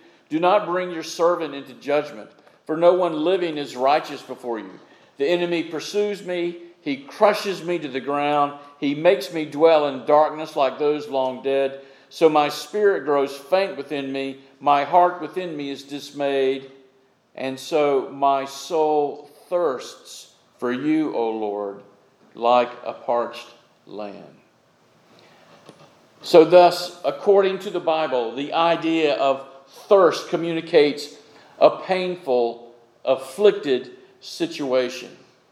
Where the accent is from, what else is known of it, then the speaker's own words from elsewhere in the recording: Florida, United States; I grew up in Florida, and there is a reason I live in the mountains.